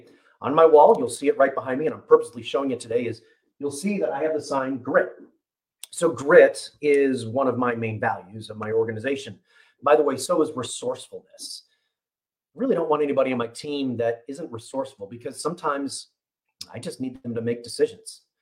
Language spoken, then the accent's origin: English; Chicago, Illinois, United States; And I'm not from Louisiana. I didn't go to school there. I'm from Chicago.